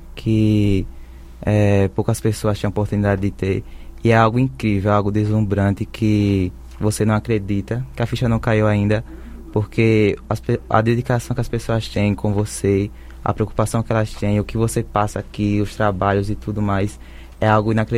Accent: Capela, Alagoas, Brazil; Eu sou de Capela, Alagoas.

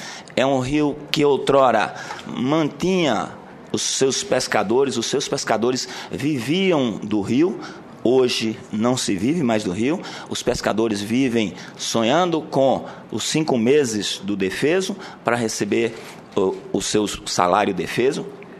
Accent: Sergipe, Brazil; Eu sou de Sergipe, exatamente na parte final do Rio São Francisco

